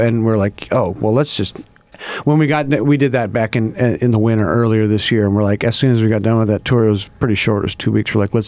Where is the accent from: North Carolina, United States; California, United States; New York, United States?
California, United States; Sacramento; I'm from Sacramento.